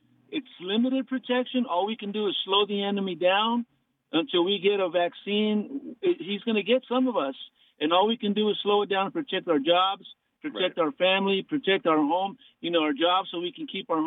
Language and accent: English; Las Vegas, Nevada, United States; I'm from here from Las Vegas. You know, we all wear our masks here.